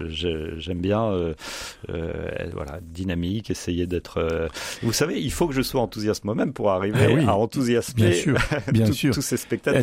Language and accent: French; Paris, Île-de-France, France; je continue à penser que je suis parisien. Voilà, c'est ma racine familiale, c'est là où réside la plupart de ma famille.